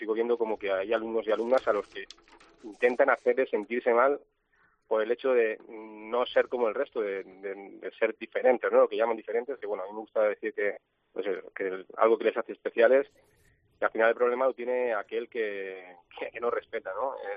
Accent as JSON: {"language": "Spanish", "region": "Valencian Community", "country": "Spain", "lives_now": "San Pedro del Pinatar, Spain", "said": "yo soy de ASE, Alicante, pero llevo trabajando como profesor de inglés, ya funcionario aquí en la región de Murcia ya muchos años. Ahora estoy en San Pedro del Pinatar"}